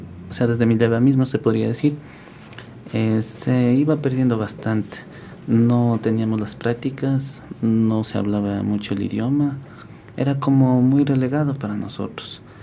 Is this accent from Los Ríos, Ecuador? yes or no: no; Cotacachi, Imbabura, Ecuador; le voy a contar un poco de las experiencias de donde yo vengo. Uh-huh. Por ejemplo, en Cotacachi